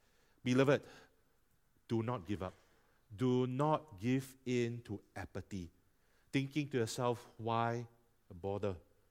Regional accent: Singapore; as Singaporean Chinese or Singapore Asians, we tend to be shy about saying things aloud.

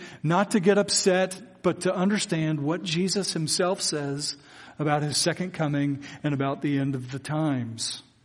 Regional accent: Noble, Oklahoma, United States; My hometown, where I grew up in elementary school, Noble, Oklahoma, we used to ride our bikes all over.

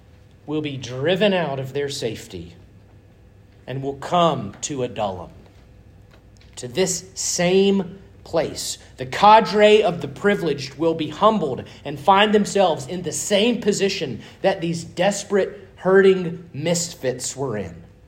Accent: Starkville, Mississippi, United States; I grew up in Starkville, Mississippi, and I remember it being said

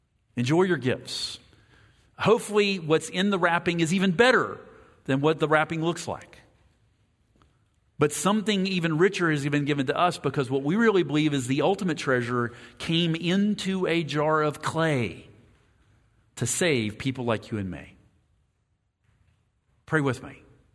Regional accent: West Virginia, United States; Well, those of you, if you're like me, I grew up in West Virginia.

